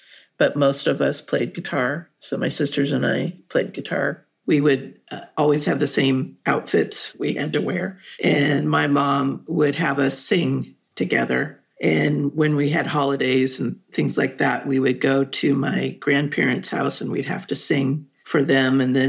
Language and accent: English; San Anselmo, California, United States; growing up in San Anselmo was an amazing place to grow up because we were outside all the time.